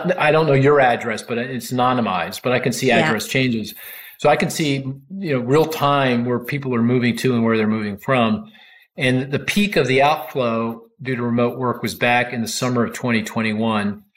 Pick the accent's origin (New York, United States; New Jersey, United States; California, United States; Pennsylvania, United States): Pennsylvania, United States; Philadelphia; Even in Philly, you know, even I'm from Philly too.